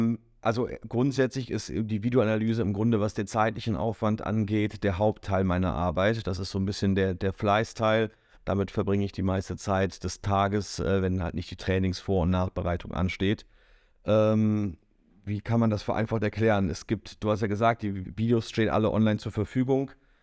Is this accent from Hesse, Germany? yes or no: no; Bonn, North Rhine-Westphalia, Germany; born there; Wir haben vorher in Bonn, in meiner Geburtsstadt, zusammen gewohnt